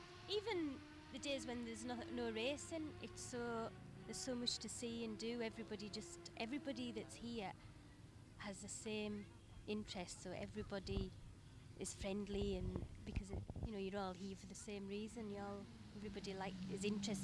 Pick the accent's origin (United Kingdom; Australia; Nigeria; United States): United Kingdom; Carlisle, North West England; I come from Carlisle in Cumbria.